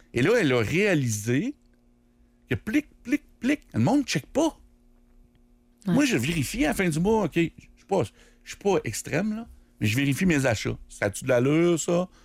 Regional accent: Quebec, Canada; où je suis de Québec.

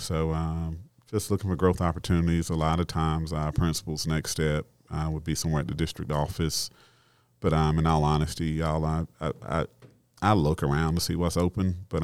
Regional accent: Hartsville, South Carolina, United States; I was born right here in Hartsville, South Carolina, and attended the great Hartsville High School.

